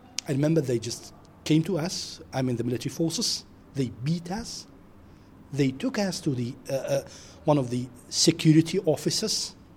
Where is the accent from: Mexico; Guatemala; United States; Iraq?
Iraq; Erbil, Kurdistan Region; I'm from Erbil, 35, actually 36.